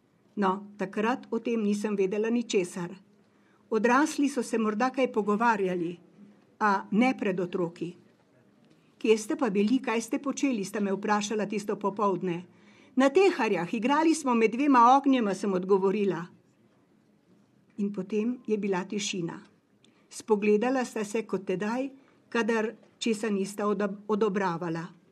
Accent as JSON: {"language": "Slovenian", "town": "Celje", "region": "Savinja", "country": "Slovenia", "tie": "born there", "said": "Rodila sem se v Celju, 6 let po koncu druge svetovne vojne. Spominjam se, kako sem 4-5-letna deklica hodila na Petriček."}